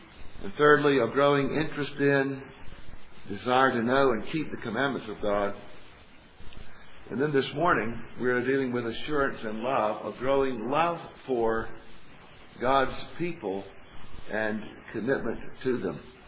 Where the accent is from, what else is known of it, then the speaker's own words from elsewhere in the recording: Macon, Georgia, United States; It was often the case when I was growing up in Macon, Georgia, that someone would spot me, but not know who I was